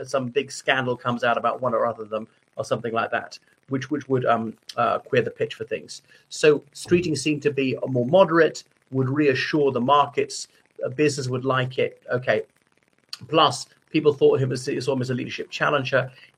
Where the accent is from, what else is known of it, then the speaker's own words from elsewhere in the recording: Ireland; from Ireland.